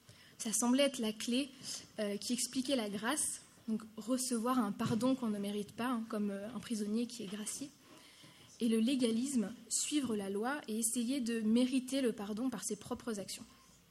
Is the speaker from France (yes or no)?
yes; Clermont-Ferrand, Auvergne-Rhône-Alpes, France; born there; j'ai 24 ans, je suis née à Clermont-Ferrand, on n'est pas nombreux ici.